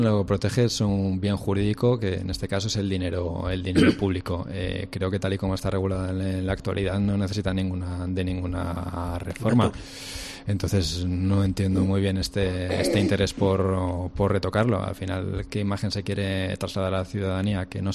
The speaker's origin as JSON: {"language": "Spanish", "town": "Santander", "region": "Cantabria", "country": "Spain", "said": "soy de Santander, llevo 9 años ejerciendo aquí en Cataluña"}